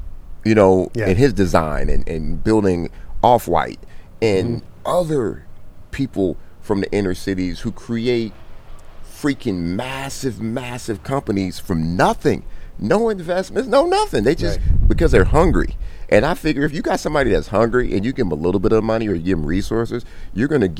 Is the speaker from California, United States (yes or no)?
yes; Compton, California, United States; I grew up in Compton, and my mom's put me in Catholic school to keep me out of trouble.